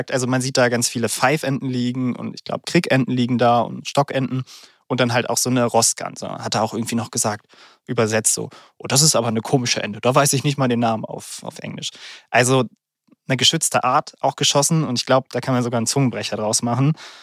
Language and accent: German; North Rhine-Westphalia, Germany; zum Beispiel in NRW bei uns im Sauerland.